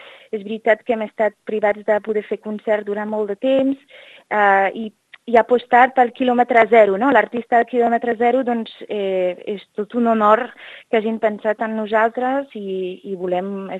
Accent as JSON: {"language": "Catalan", "town": "Moja", "region": "Catalonia", "country": "Spain", "said": "és una ocasió ideal d'estrenar al meu poble. Llavors estem encara més emocionats perquè l'estrena serà a Moja"}